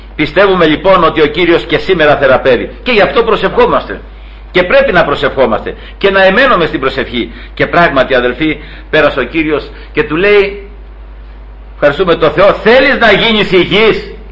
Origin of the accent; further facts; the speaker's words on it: Peloponnese, Greece; που είναι ένα κάστρο εκεί στο χωριό μου, στη Μάνη.